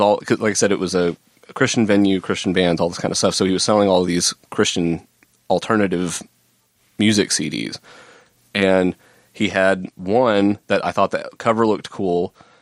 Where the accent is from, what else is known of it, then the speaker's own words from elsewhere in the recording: Dallas, Texas, United States; I grew up in Dallas, and in the DFW area at that time.